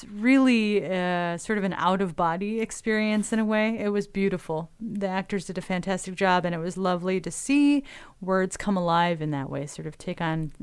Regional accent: Beulah, Michigan, United States; started a printing press in my hometown, Beulah, Michigan, almost 100 years ago.

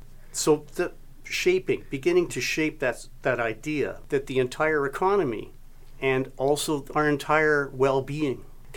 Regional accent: Fernie, British Columbia, Canada; born there; also born or lived in Vernon / Vancouver / Seattle / Edmonton; I was born in Fernie. So I'd lived in Fernie, Vernon, in the Okanagan, Vancouver, Seattle, Edmonton, and Windsor.

